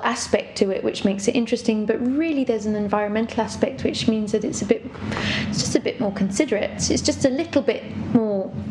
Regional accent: England, United Kingdom; now in France; And definitely living abroad, being English and being pregnant in France, there's like quite a lot of cultural differences, which are quite funny.

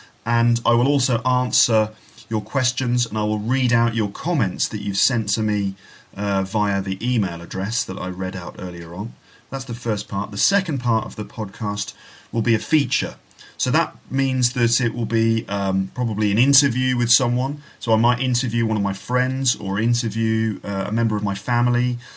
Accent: England, United Kingdom; of course, because I'm English.

